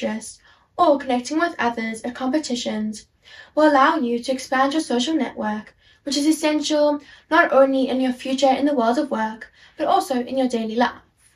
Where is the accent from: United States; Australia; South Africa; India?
South Africa; I'm a South African